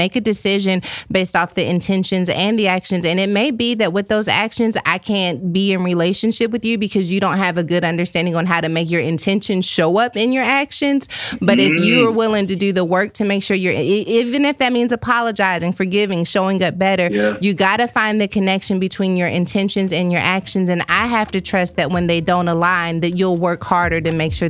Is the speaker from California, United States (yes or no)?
yes; California, United States; I was also born and raised in the Bay, where I reside to this day. The Bay Area is home.